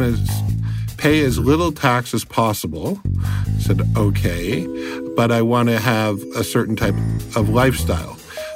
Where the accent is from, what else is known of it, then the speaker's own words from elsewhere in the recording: Canada; I am a Canadian who deals with immigration, tax, family law solutions